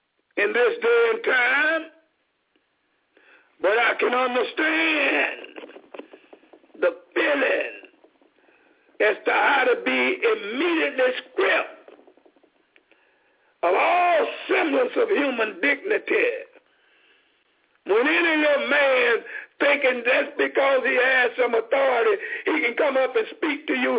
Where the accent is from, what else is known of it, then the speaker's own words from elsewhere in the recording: Southern United States, United States; I grew up in Jim Crow South from 1948 to roughly 1966